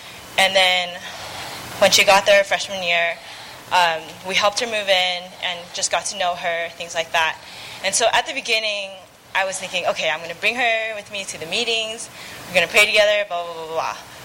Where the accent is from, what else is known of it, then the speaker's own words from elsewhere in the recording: San Diego, California, United States; Sorry, I'm from San Diego.